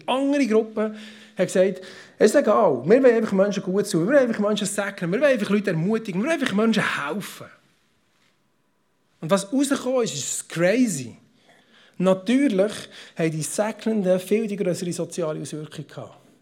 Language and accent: German; Switzerland; Und wir sind ja reich, gell? Wir sind Schweizer.